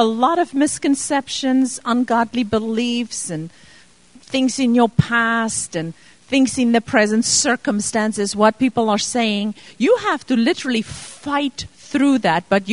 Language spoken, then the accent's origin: English; South Africa; moved away; We still don't have a blood family member in this country. We're born and raised in South Africa.